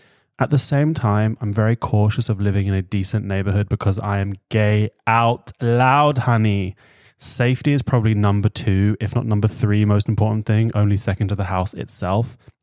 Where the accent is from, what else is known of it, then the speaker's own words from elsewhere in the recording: Philadelphia, Pennsylvania, United States; moved away; I've been living in Europe for almost 3 years. I'm originally from Philly. I guess that's Philadelphia, right?